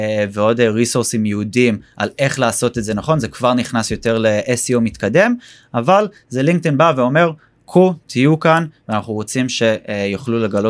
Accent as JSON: {"language": "Hebrew", "country": "United States", "said": "בכל מקרה אני אמריקאי, צריך להשתמש באנגלית לפעמים"}